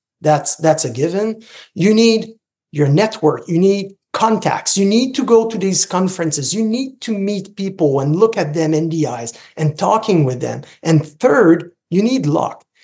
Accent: Canada; accent: French Canadian; first language French; English is a second language; now in Ottawa, Canada; As you can probably see or hear from my accent, I'm a French Canadian. I barely speak English at home. I live in Ottawa, but my kids are Francophone. My wife is Francophone.

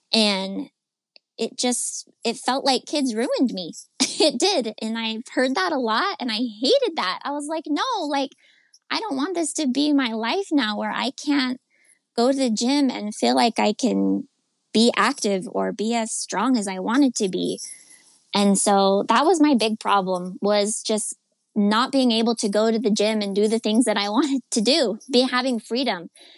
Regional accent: Utah, United States; I'm from Utah. I've been born and raised in Utah, and that's where we are currently still living.

